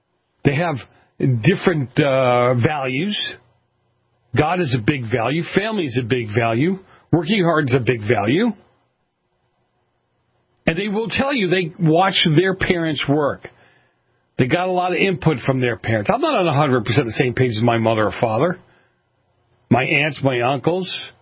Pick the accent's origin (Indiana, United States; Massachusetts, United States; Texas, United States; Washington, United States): Massachusetts, United States; Boston; accent: Boston; Now, look, I'm from Boston, so I put an R where there aren't any R's, and I get rid of the R's where there are R's.